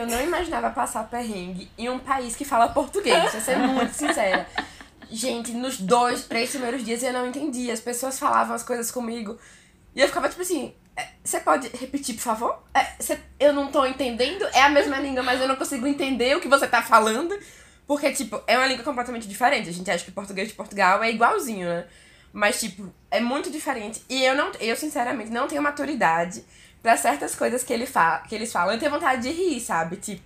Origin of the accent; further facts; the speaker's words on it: Brazil; accent: Brazilian, from another region of Brazil; mesmo sendo muito brasileiro, tem muita dificuldade de entender o meu sotaque, além de ser sotaque brasileiro, por ser sotaque de outra região do Brasil, que não é muito comum